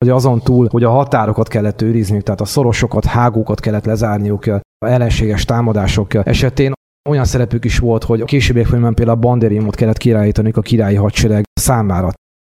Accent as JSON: {"language": "Hungarian", "region": "Jász-Nagykun-Szolnok", "country": "Hungary", "said": "Én viszont jász vagyok, tehát mivel később érkeztünk, ugye valamikor a tatárjárás előtti esztendőben a kunokkal együtt"}